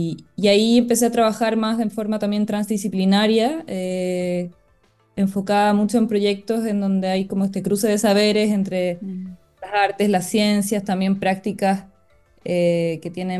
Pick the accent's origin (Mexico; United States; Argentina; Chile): Chile; Santiago Metropolitan Region; yo vengo, o sea, crecí cerca de Santiago en el campo. Siento que eso marca mucho como mi sensibilidad y mi relación un poco con la naturaleza.